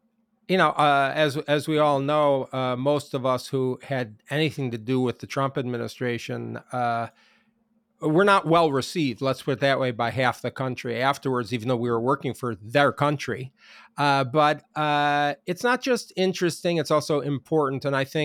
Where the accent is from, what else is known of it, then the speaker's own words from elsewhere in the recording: Chicago, Illinois, United States; I was from Chicago, and I still resent Kansas for stealing our basketball coach, Bill Self.